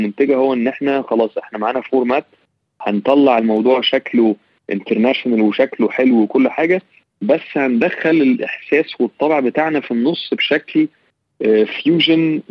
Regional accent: Egypt; احنا للاسف برضو عندنا في مصر وفي الشرق الاوسط عامه

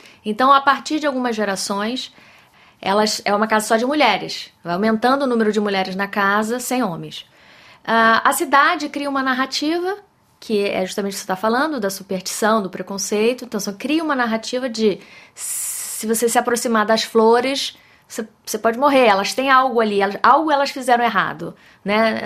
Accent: Rio de Janeiro, Brazil; onde eu fui criada, que foi no Rio de Janeiro, um espaço urbano.

